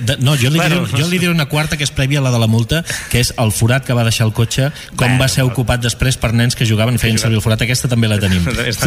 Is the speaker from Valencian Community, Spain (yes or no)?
no; Pals, Catalonia, Spain; jo soc de Pals i tinc relació amb la gent de Pals